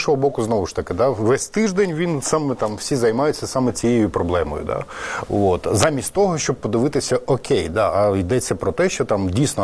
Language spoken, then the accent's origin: Ukrainian; Mariupol, Donetsk Oblast, Ukraine; в моєму рідному місті Маріуполь